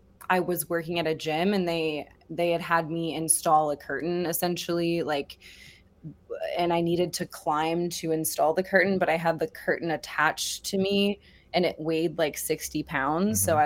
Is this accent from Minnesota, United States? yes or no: no; Ohio, United States; I'm from Ohio originally.